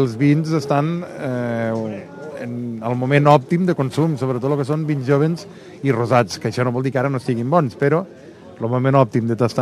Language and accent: Catalan; la Pobla de Massaluca, Catalonia, Spain; jo saps que soc originari de la Pobla de Massaluca